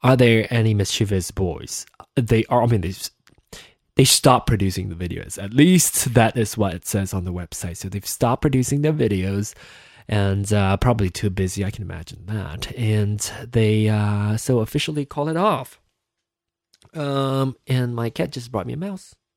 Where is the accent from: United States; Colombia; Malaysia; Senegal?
Malaysia; being Malaysian and being different, being gay